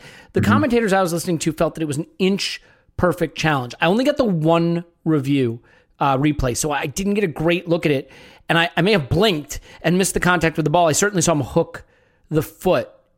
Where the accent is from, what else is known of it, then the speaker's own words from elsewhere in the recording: United States; Because for me, you know, as an American who also watches NFL